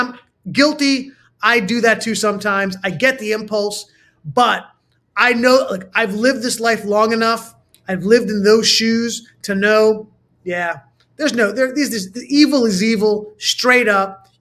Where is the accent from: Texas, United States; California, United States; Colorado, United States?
California, United States; Los Angeles; It really is because I grew up in Los Angeles, and when I grew up, you know, as a kid in the 80s, my synagogue and my school, my Jewish school, every year, at least once or twice a year, would be desecrated.